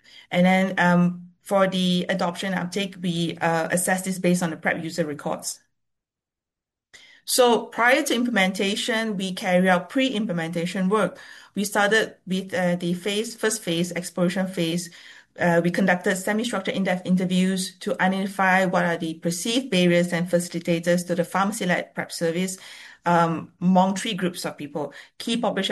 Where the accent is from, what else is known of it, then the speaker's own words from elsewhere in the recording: Malaysia; I'm from Malaysia.